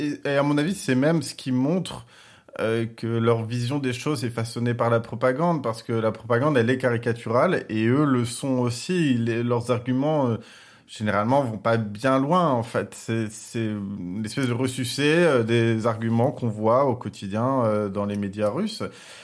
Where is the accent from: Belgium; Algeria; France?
France; je leur dis directement que je suis français